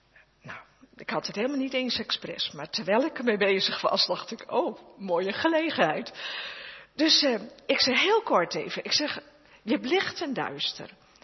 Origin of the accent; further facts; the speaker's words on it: Roden, Drenthe, Netherlands; Ik kom uit Roden.